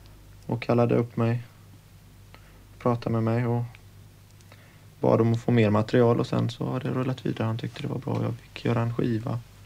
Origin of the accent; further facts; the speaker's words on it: Karlskrona, Blekinge, Sweden; born there; now in Partille, Sweden; Jag är född i Karlskrona.